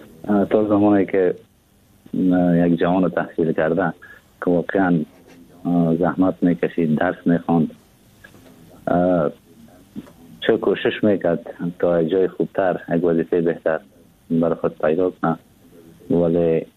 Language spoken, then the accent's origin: Persian; Afghanistan; now in Turkey; ما تقریبا مدت یک ماه یا کمتر میشه که از افغانستان بیرون آمدم، بیرون شدم، فعلاً هم به ترکیه بسر میدارم.